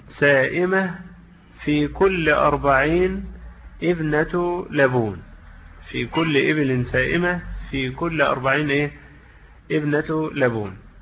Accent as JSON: {"language": "Arabic", "country": "Egypt", "said": "طيب دلوقتي ده موضوع السوم ده مش موجود عندنا في مصر مثلا"}